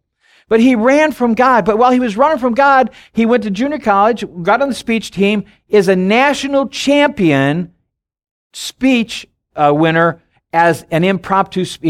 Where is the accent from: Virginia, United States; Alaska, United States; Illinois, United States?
Illinois, United States; I'm from Illinois, and Illinois is 0.08.